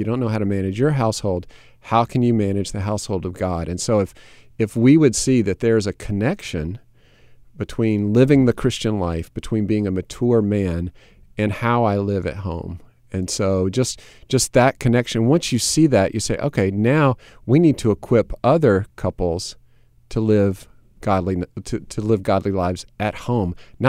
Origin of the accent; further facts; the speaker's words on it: the South, United States; So the football team, I grew up in the South, so I follow University of Alabama.